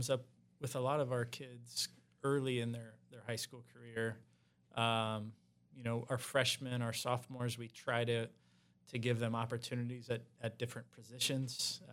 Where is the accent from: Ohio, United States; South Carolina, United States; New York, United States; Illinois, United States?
Ohio, United States; St. Henry; I was born and raised in St. Henry, actually. I was a graduate of 2007.